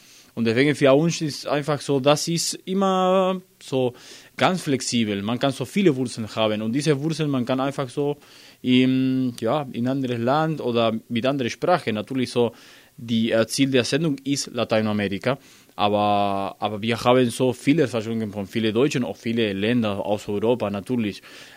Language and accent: German; Argentina; ich komme aus Argentinien